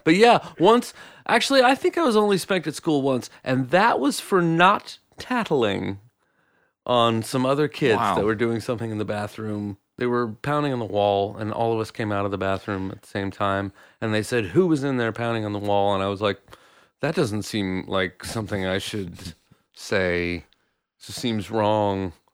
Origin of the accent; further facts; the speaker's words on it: the South, United States; I grew up in the South. Most of my friends were spanked growing up.